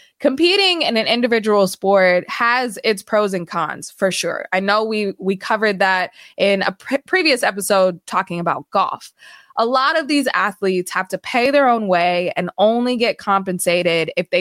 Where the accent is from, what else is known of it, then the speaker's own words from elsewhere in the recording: Sacramento, California, United States; Like I've said, I grew up in Sacramento, and our city was a majority stop in the Olympic trials and major track meets throughout the track season back then.